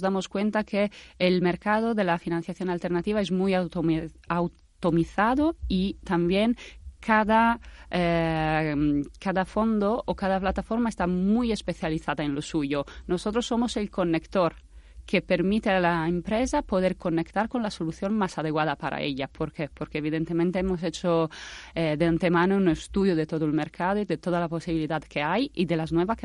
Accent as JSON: {"language": "Spanish", "country": "Italy", "second_language": "Spanish", "moved": "as an adult", "lives_now": "Spain", "said": "evidentemente mi acento me delata, soy italiana y he llegado en España"}